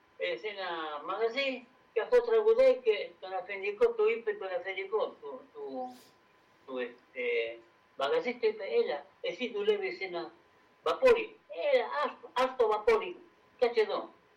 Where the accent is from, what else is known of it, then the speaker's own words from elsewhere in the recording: Rosario, Santa Fe, Argentina; Και εγώ είμαι από Ρωσάριο.